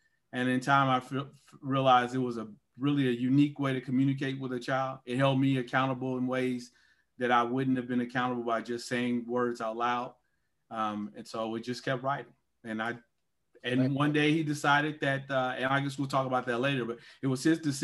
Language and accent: English; Gary, Indiana, United States; So I'm a guy from Gary, Indiana, originally.